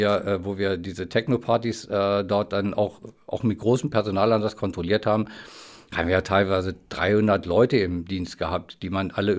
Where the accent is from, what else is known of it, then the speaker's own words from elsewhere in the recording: Lower Saxony, Germany; born there; Ich komme gebürtig aus dem Landkreis Northeim und das war letztendlich der Grund, warum ich auch wieder zurückgegangen bin.